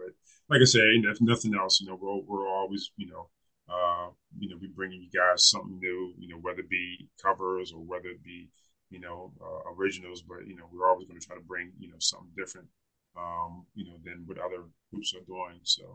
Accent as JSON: {"language": "English", "town": "Wilmington", "country": "United States", "said": "people that know us know that we're from Wilmington."}